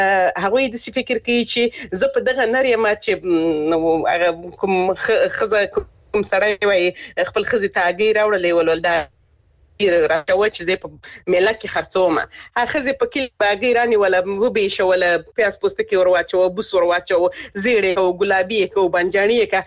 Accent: Helmand, Afghanistan; لکه څنګه چې زه خپل د هلمند ولایت څخه يم

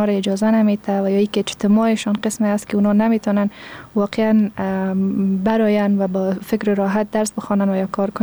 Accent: Afghanistan; چون هرچی نباشه ما افغان هستیم،

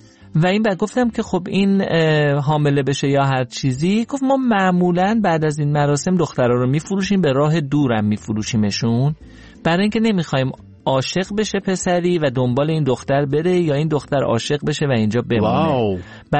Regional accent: Iran; ما که ایرانی هستیم

